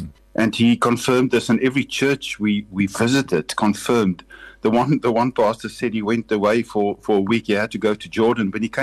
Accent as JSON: {"language": "English", "country": "South Africa", "said": "and he saw that we are from South Africa."}